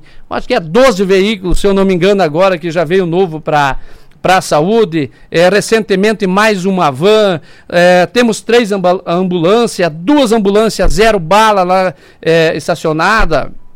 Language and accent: Portuguese; Pinhal de São Bento, Paraná, Brazil; Sou nascido aqui de Pinhal do São Bento, sou dessa terra